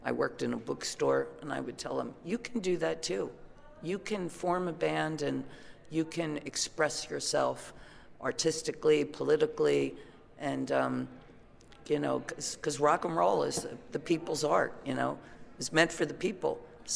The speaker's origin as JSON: {"language": "English", "region": "New Jersey", "country": "United States", "said": "I'm not from New York. I was from a rural a town in South Jersey. I came to New York. I flourished in New York and started my band there and CBGB's"}